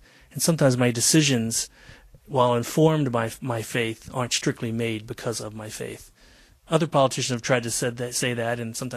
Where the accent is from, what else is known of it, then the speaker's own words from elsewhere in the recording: Virginia, United States; Well, I grew up in Virginia, in the South, and that vehemence existed in my lifetime around the issues of civil rights.